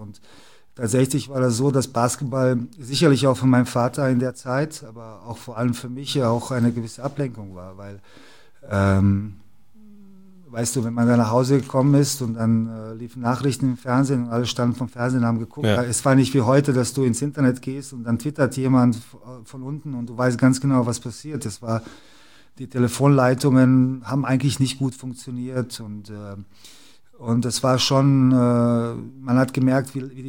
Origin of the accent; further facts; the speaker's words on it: Sarajevo, Federation of Bosnia and Herzegovina, Bosnia & Herzegovina; German is a second language; Wir kommen ja aus Sarajevo. Meine Mutter ist in Sarajevo geboren, ich auch. Mein Vater ist, glaube ich, 68 von Belgrad nach Sarajevo gezogen.